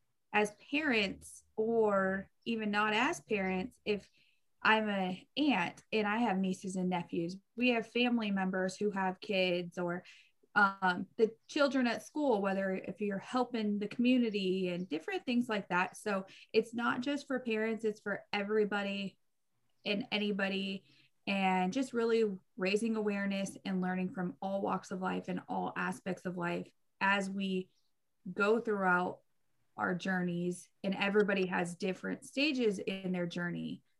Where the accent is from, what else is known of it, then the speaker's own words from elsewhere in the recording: Arizona, United States; But yeah, and I was born and raised in Arizona.